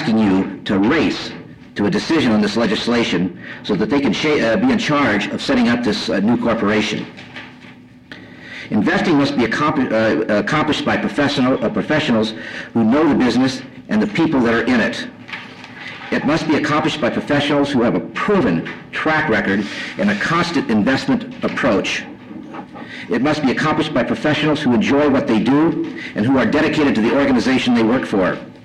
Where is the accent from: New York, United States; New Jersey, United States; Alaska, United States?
Alaska, United States; Anchorage; I'm from Anchorage, Alaska. I've been a resident up here since 1966.